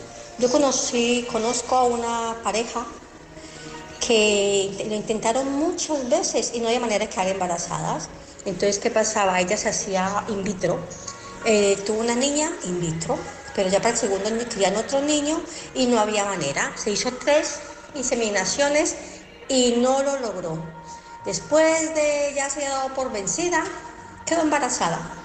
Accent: Colombia; De pronto aquí en Europa, yo soy de Colombia

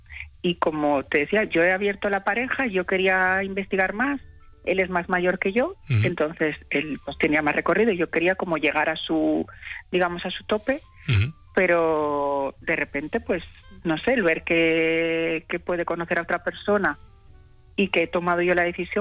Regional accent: Ciudad Real, Castilla-La Mancha, Spain; vivimos en una ciudad pequeña, somos de Ciudad Real

